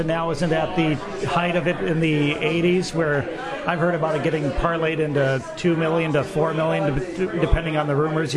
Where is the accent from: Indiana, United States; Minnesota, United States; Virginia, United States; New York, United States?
Minnesota, United States; Minneapolis; I come from Minnesota. I grew up in Minneapolis.